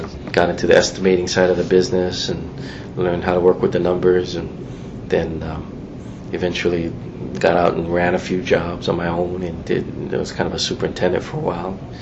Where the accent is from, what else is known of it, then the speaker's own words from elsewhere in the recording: Honolulu, Hawaii, United States; Yeah, well, I was I was raised in Kapahulu